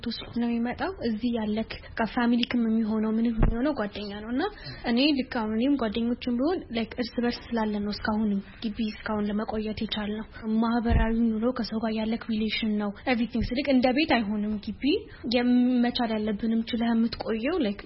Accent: Addis Ababa, Ethiopia; እኔ አዲስ አበባ ነው ተወልጄ የሚያደኩት።

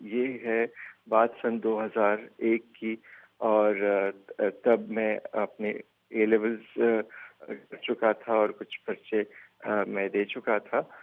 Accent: Kohat, Khyber Pakhtunkhwa, Pakistan; born there; میں کوہاٹ کے خٹک قبیلے میں پیدا ہوا, اور یہ 80 کی دہائی کی بات ہے, اور ہمارا تعلق جس خاندان سے ہے وہ پچھلے زمانے میں خٹک قبیلے کا سردار رہ چکا ہے

